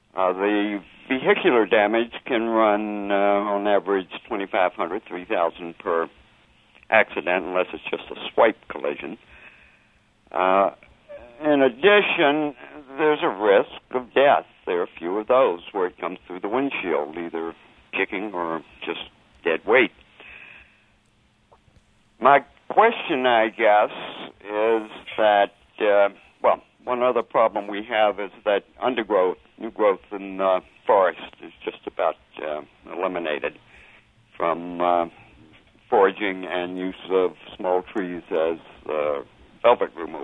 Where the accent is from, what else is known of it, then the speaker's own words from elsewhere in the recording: New Jersey, United States; I'm visiting my son in Homer. I'm from New Jersey, and deer there are one of the bane of my existence.